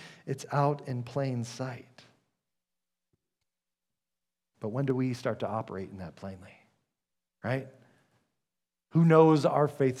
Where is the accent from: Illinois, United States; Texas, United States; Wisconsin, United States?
Texas, United States; I always liked that one, just growing up in Texas, riding horses